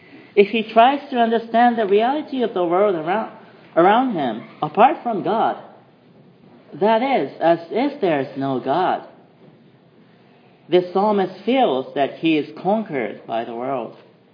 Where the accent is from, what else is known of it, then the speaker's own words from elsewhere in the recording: Japan; English is a second language; Well, even in Japan, in my home country, where the Christianity is less than 0.5% of the whole population, and indeed we are considered an absolute minority